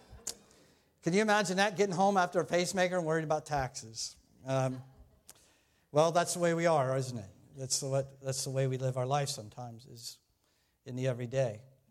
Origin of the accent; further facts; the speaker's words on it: Ohio, United States; now in Pittsburgh, United States; I'm from here now. I'm no longer from Ohio. I'm from here. When I come home, I come home to Pittsburgh.